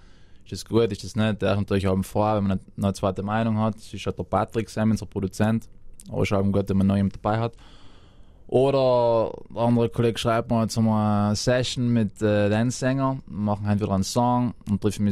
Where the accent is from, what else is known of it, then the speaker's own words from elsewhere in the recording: Trentino-Alto Adige, Italy; Als Südtiroler kommt man an seine Grenzen. Es ist hart.